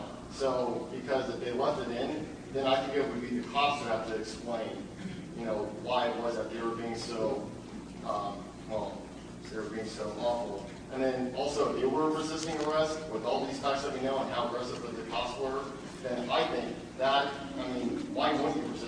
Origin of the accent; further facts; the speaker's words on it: Oakland, California, United States; from Oakland. I also go to Laney Community College.